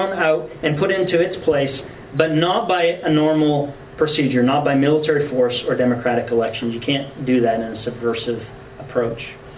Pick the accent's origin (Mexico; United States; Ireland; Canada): Canada; accent: Canadian; so, you know, in my Canadian accent, I will do my best to the old western.